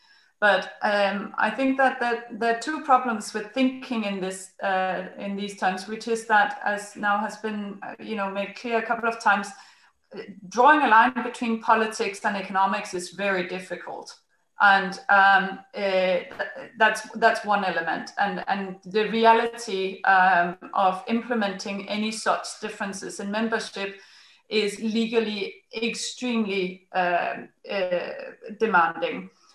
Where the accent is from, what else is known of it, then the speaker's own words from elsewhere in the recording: Denmark; English is a second language; I'm from Denmark, it's the same case there.